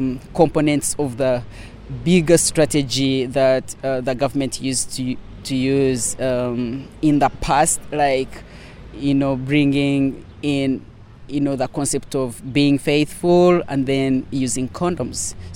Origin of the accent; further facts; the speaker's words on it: Western Region, Uganda; now in Washington, United States; I'm from Uganda, Gushenyi district.